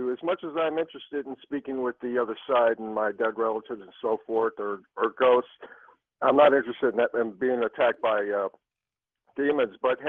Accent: Chicago, Illinois, United States; I'm from Chicago, and you're from Chicago, and Dave's from Chicago, so we're well represented.

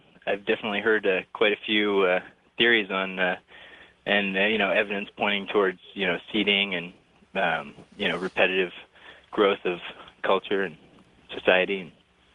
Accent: Lake Tahoe, United States; I'm from Lake Tahoe.

